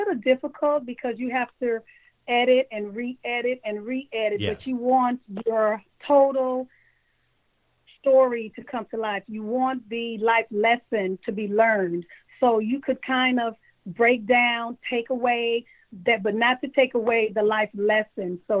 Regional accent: Trinidad & Tobago; now in United States; You know, we're originally from Trinidad.

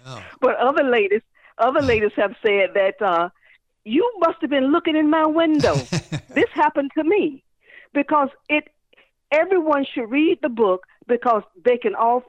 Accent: Pompano, Florida, United States; I was born and raised in Pompano when it was a farm town. I'm a bean picker.

